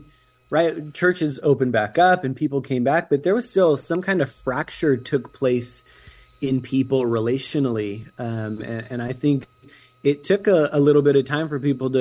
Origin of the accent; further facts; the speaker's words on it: California, United States; It used to be way more rural. We grew up in Sonoma County.